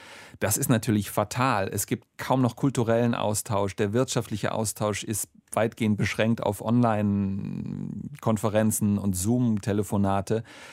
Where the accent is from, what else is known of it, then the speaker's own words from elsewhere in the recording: Rastatt, Baden-Württemberg, Germany; Ich bin aufgewachsen, auch in der Region Baden-Baden, Rastatt, wo ich herkomme.